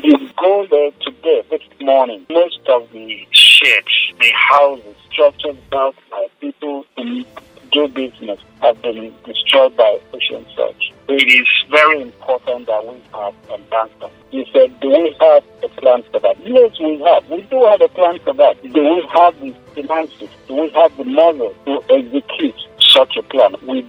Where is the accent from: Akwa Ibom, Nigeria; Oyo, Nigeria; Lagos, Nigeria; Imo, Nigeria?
Akwa Ibom, Nigeria; Ibeno; We are from Ibono. We are Kwaibom. We are Nigerian.